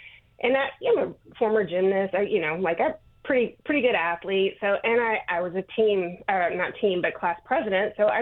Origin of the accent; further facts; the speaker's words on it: Tennessee, United States; I grew up in Tennessee, where I grew up shooting skeet and clay, and, you know, guns were not scary for me